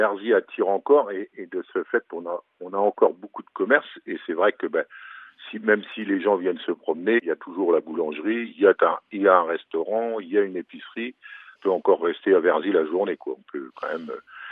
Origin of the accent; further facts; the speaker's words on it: Grand Est, France; par chez nous en Champagne